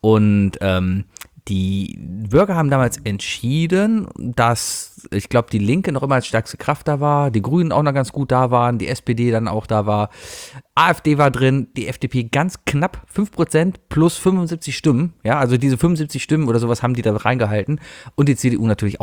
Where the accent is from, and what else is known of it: Cologne, North Rhine-Westphalia, Germany